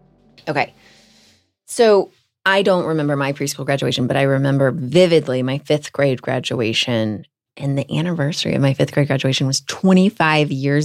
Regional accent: Houston, Texas, United States; I grew up in Houston, Texas, and it snowed.

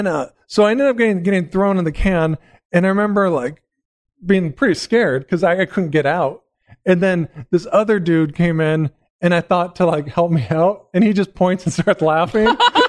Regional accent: Carlsbad, California, United States; also born or lived in Oceanside; No, I was born in Oceanside. Like, I grew up in Carlsbad.

